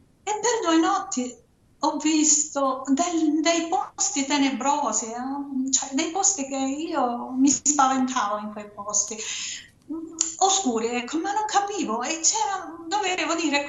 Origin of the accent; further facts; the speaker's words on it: Calabria, Italy; Io sono dalla Calabria e sono andata a Catanzaro, in un altro ospedale qua nel vicino.